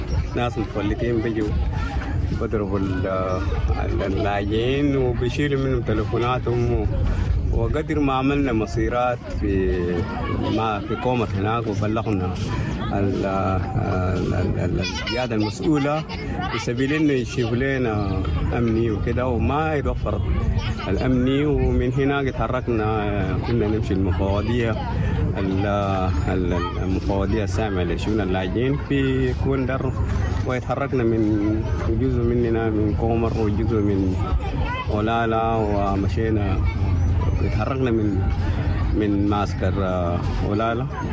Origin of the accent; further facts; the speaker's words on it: Sudan; now in Ethiopia; أنا لاجئ من السودان جيت أسوبيا قبل سنة وهاي،